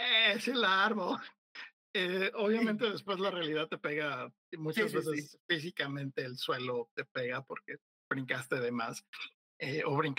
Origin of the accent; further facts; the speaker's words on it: Mexico; yo salí la primera vez que salí de México, salí a los, creo que a los 20 años, 20, 21 años